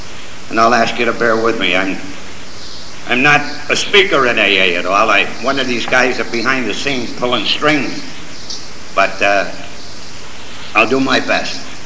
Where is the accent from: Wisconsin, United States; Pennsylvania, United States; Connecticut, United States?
Connecticut, United States; Waterbury; I was born and raised here in Waterbury. I spent all my life. I'm 71 years of age